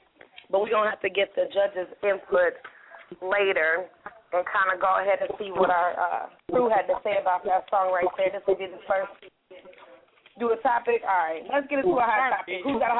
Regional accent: United States; Like, where are we going wrong as American people?

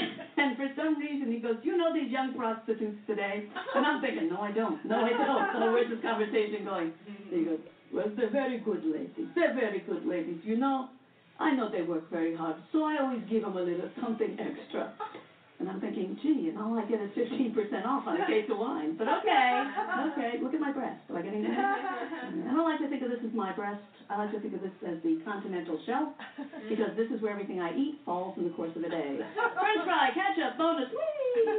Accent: England, United Kingdom; And I said, well, isn't that in Islam and I'm English?

